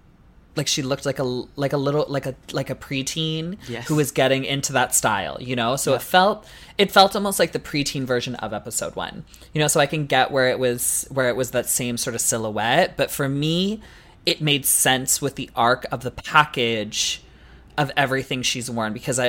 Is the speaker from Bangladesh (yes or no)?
no; Canada; as a Canadian girly